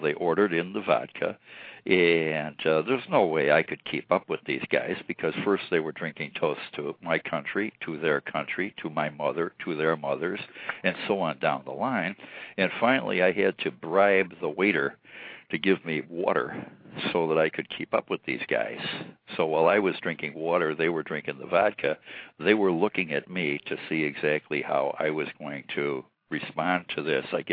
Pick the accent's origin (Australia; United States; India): United States; Chicago, Illinois; No, I'm from Chicago. I'm not from California.